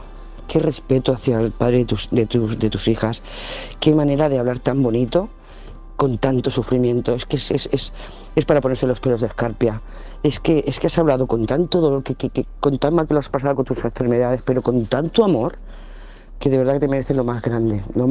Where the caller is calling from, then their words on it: Lloret de Mar, Catalonia, Spain; de Lloret de Mar.